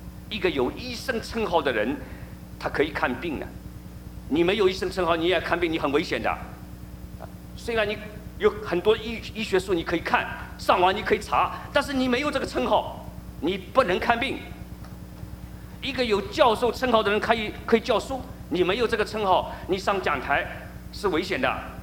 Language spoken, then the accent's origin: Chinese; China; 我们从大陆来的，我们都会唱这首歌，我从小就唱国际歌